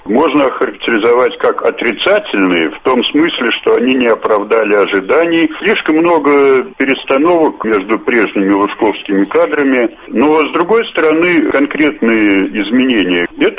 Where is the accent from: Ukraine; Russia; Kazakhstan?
Russia; Moscow; Лично моя жизнь как москвича, пожалуй, не изменилась